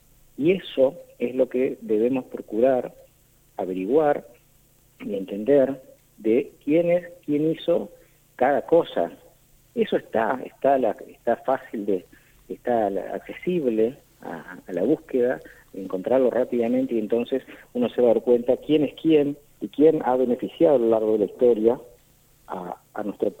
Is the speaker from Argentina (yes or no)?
yes; Argentina; tener la responsabilidad como argentino de buscar por su propia cuenta la información